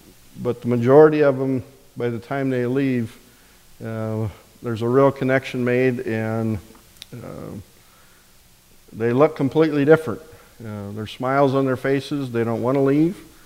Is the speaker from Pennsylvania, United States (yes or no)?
no; Sioux Center, Iowa, United States; I grew up in and around Sioux Center, so a lot of familiar faces.